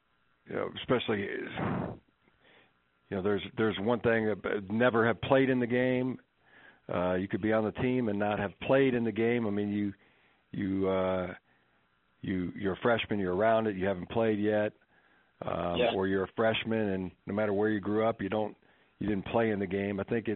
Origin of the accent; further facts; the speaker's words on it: Ohio, United States; born there; I was born in Ohio, like Ohio.